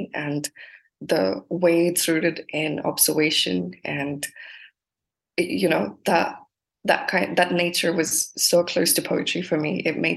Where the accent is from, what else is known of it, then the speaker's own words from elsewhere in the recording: Saudi Arabia; also born or lived in India; now in United Kingdom; I'd moved around. I grew up in Saudi Arabia, then lived in India for 2 years before then moving to England.